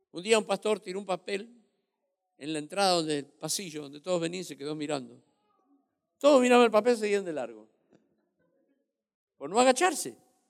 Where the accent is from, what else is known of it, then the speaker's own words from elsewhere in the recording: Argentina; a veces se nos sube mucho los humos a la cabeza y más si somos argentinos.